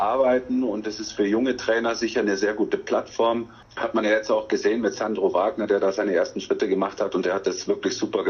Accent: Unterhaching, Bavaria, Germany; Weil das meine Wurzeln sind, ne? Also da bin ich groß geworden. Das ist meine Heimat gewesen, ne?

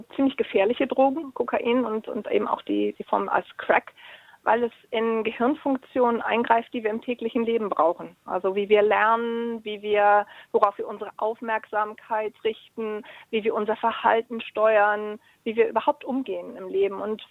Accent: United Kingdom; German is a second language; ich komme ja nun aus Großbritannien und gucke nur so ab und zu mal Fernsehen in Deutschland.

